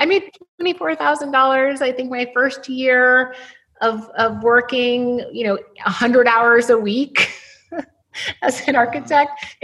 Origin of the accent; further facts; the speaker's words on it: New London, Connecticut, United States; growing up in New London, Connecticut, no one in my community or no one that I knew was an architect.